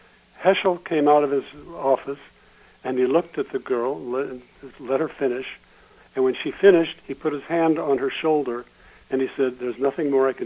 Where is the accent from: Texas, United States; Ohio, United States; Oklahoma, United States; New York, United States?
Ohio, United States; I grew up in Ohio without, you know, the parents who worked very hard